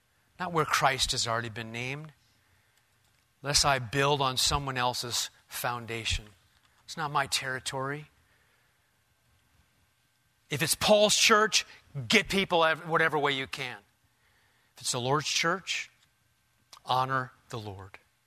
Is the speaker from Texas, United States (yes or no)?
no; Omaha, Nebraska, United States; Now, I'm from Omaha, so I'm taking that as a sign.